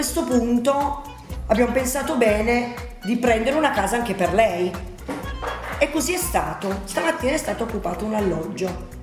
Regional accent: Turin, Piedmont, Italy; born there; io sono nata a Torino, ma i miei genitori non sono torinesi, sono pugliesi.

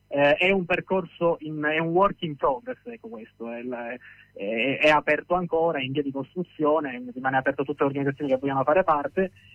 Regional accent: Sicily, Italy; now in Turin, Italy; sono siciliano ma abito a Torino, ho lavorato e stato

